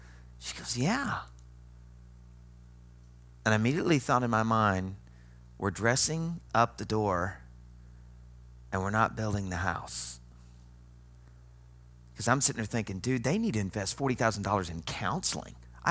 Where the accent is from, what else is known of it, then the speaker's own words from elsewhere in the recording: the South, United States; Now, I'm going to tell you, I'm from the South, and you probably picked up that when I want to say something sarcastic, I go Southern